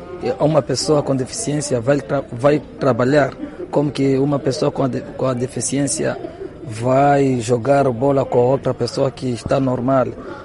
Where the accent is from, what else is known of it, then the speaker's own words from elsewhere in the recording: DR Congo; now in Mozambique; os braços que aconteceu por causa do recrutamento no grupo do rebelde lá na minha terra, em Congo.